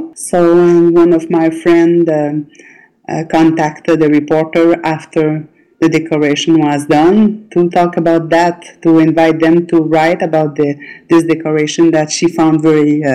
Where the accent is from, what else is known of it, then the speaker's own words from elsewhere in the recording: Notre-Dame-des-Prairies, Quebec, Canada; I am from Notre-Dame-des-Prairies. It's in Quebec. It's about an hour from Montreal. And I am living in a large house